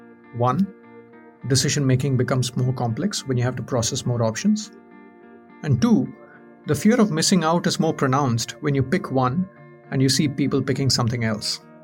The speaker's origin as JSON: {"language": "English", "country": "India", "tie": "born or raised there", "said": "Growing up in India"}